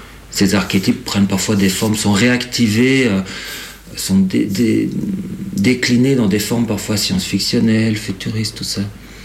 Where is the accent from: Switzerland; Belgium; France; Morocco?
Belgium; Brussels; Donc moi, je suis bruxellois, belge